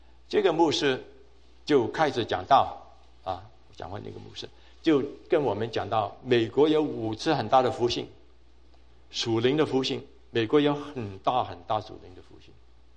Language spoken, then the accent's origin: Chinese; Hong Kong; now in United States; 我在香港长大，喝的水都要先怎么样？煮熟，等了冷了以后才喝。